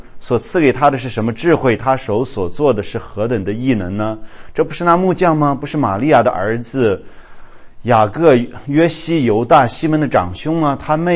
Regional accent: China; 对于我们中国人来讲，如果回到自己的家乡，见到自己的这是乡亲们

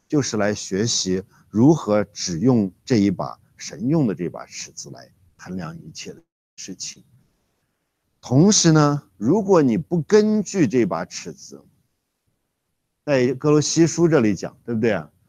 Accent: China; 因为当我们中国人啊，我们一听到信心

